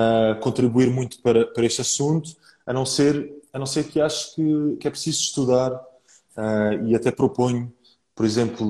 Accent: Portugal

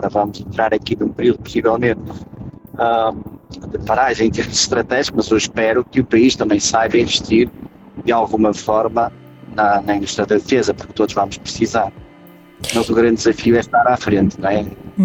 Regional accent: Viana do Castelo, Portugal; Eu sou de Viana do Castelo e há muitos anos

